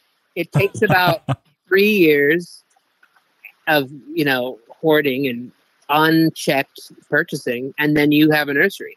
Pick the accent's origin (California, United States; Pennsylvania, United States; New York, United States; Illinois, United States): Pennsylvania, United States; Again, I'm from Pennsylvania, snooze, and my family and I came here, I think, 20 years ago